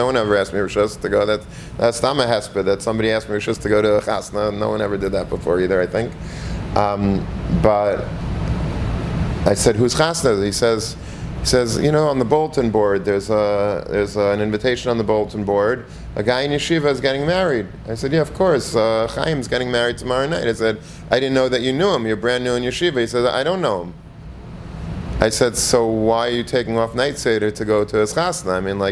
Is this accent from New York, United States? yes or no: yes; Long Beach, New York, United States; we grew up in Long Beach. There weren't that many Yidden there to begin